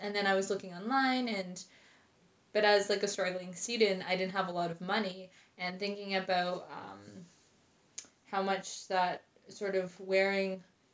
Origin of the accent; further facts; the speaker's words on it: Alert Bay, British Columbia, Canada; On my dad's side, I am Kokwakiwak from the Namgis Nation, which is in Alert Bay, just off of Vancouver Island. And on my mom's side, I am Chinese. Her family is from Vancouver Island as well